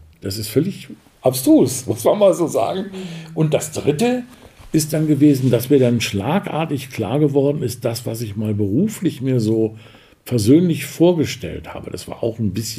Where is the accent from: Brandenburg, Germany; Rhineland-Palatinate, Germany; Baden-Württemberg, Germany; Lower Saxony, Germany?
Lower Saxony, Germany; Duderstadt; Ich bin 65, von der Volksschule meiner Heimatstadt, das ist Duderstadt im Eichsfeld, musste ich nach Hannover, um die Blindenschule besuchen zu können.